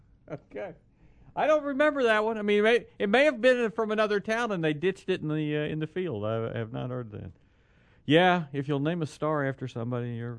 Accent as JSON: {"language": "English", "town": "College Station", "region": "Texas", "country": "United States", "tie": "born or raised there", "said": "Now, back in the day, back when I was a kid growing up in College Station, the street signs were concrete posts"}